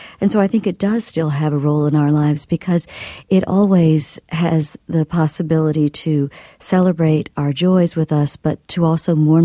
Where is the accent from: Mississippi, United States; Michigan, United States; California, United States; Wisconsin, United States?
Mississippi, United States; It's about the laws that were in effect not only in my home state of Mississippi, but across the country.